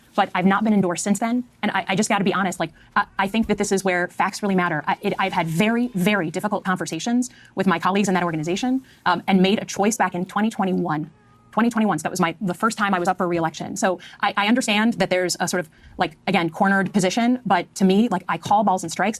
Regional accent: United States; But I'm an American.

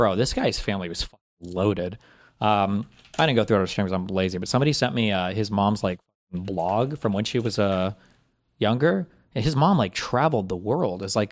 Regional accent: United States; When I was a teenager growing up in the States, I used to think that if we owned a summer house in Turkey, I would have a place and friends to call my own and feel a sense of normalcy somehow.

